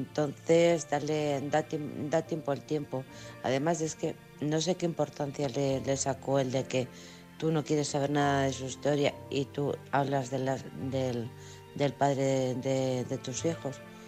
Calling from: Alcorcón, Community of Madrid, Spain; de Alcorcón.

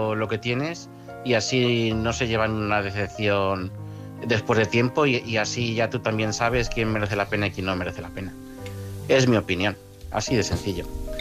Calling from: Madrid, Community of Madrid, Spain; de Madrid

